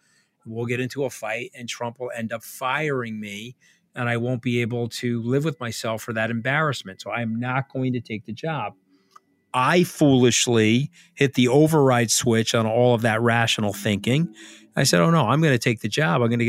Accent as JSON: {"language": "English", "region": "New York", "country": "United States", "said": "Well, I'm a New Yorker. You know, I'm not Ted Cruz or one of these crybabies, right?"}